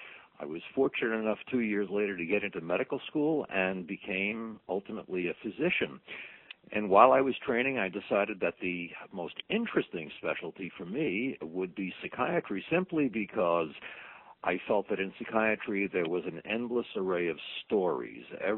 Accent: Brooklyn, New York, United States; Well, I grew up in Brooklyn, New York. That's where I was born and spent the first 19 years of my life

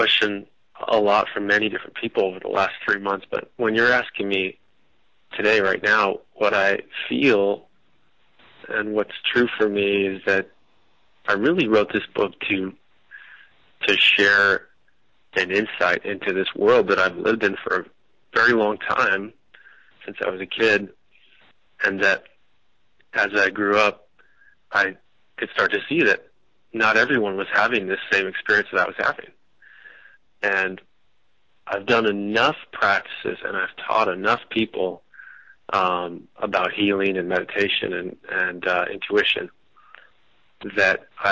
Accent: California, United States; And I was raised in the San Gorgonio Mountains. I guess they're just north of Palm Springs. And first 8 years of life, were outdoors

